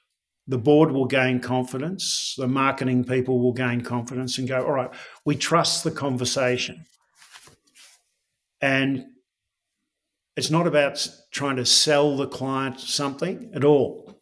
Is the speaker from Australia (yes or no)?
yes; Australia; Look, I'm proudly Australian.